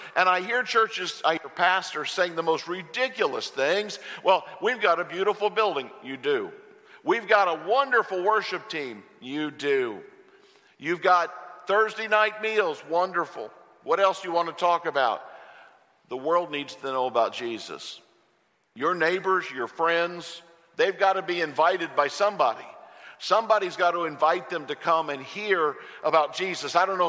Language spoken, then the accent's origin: English; Hawk Point, Missouri, United States; I'm from Hawk Point, Missouri. No one. You know where Hawk Point is? Oh, man, come on. A town of 400 people. My family's been there for a long, long time.